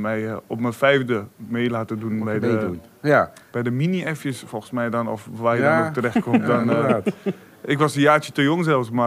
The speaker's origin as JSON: {"language": "Dutch", "country": "Netherlands", "tie": "born or raised there", "said": "Maar ik ben in Nederland geboren. Dus en ik ben naar Nederland. Ben in Nederland naar school gegaan."}